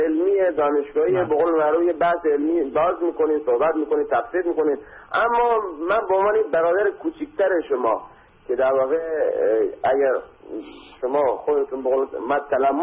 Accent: Iran; من خودم به عنوان یک ایرانی مسلمان اهل سنت

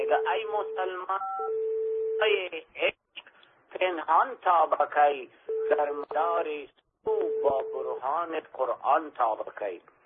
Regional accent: Kandahar, Afghanistan; first language Pashto; Persian is a second language; ما خود ما از افغانستان هستم، از قندهار هستم، لسان من پشتوست، اصلا لسان مادری من.

